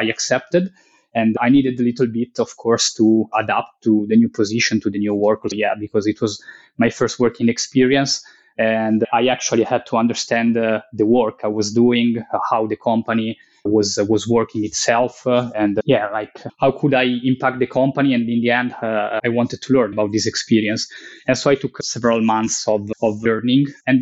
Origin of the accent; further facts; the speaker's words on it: Italy; passion was boosted by the fact that Paolo Nespoli, an Italian astronaut that you may know, was born in my hometown.